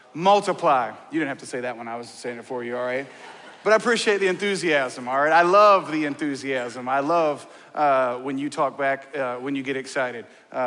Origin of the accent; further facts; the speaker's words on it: Texas, United States; now in Georgia, United States; obviously I'm from Texas and I've been a Dallas Cowboys fan my whole life.